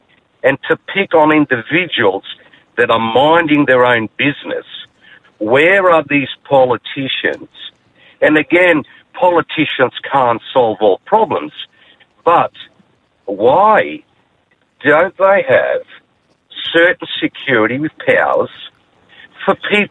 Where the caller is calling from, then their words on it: Cairns, Queensland, Australia; I'm calling from Cairns.